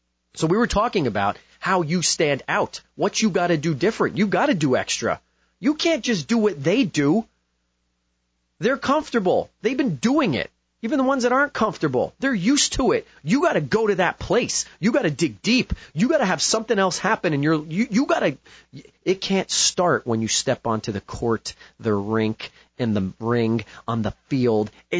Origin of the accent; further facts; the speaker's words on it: New Jersey, United States; I'm from Jersey. Jersey!